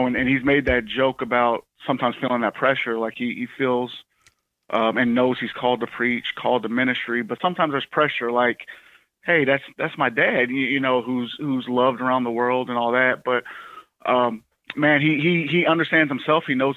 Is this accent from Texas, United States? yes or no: yes; Texas, United States; now in Miami, United States; So I grew up in Texas, met my wife in Texas. She was born and raised in Dallas. And then a few years ago, about close to almost three years now, we moved to South Florida to help out a small church in the Miami area.